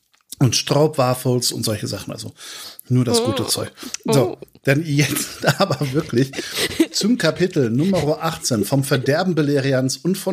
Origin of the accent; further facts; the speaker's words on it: Netherlands; ich habe meine Kindheit in den Niederlanden verbracht